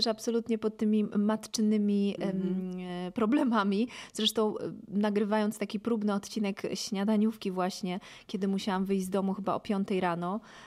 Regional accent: Katowice, Silesian Voivodeship, Poland; To w ogóle moje rodzinne miasto. Ja naprawdę tak bardzo się cieszyłam, że mamy tego Sylwestra w tych Katowicach.

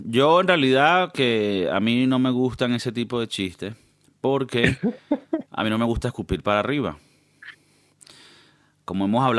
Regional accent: Canary Islands, Spain; pero somos canarios.

